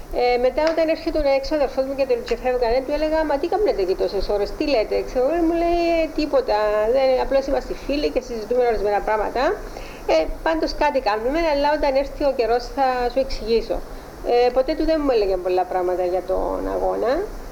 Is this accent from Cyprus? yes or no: yes; Larnaca, Larnaca District, Cyprus; born there; Ναι, γεννήθηκα στη Λάρνακα 27 Νοεμβρίου του 1936.